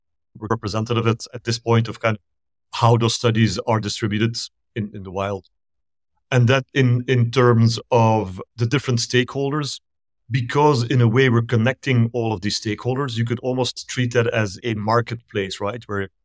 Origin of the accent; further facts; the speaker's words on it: Belgium; now in Pasadena, United States; I'm originally from Belgium in Europe, and I moved here close to 20 years ago.